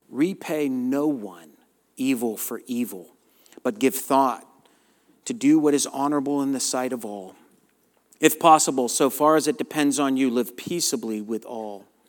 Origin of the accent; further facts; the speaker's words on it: Southern United States, United States; accent: Southern; would start laughing because they said they loved my Southern accent. And that they could not understand me because of my Southern twang.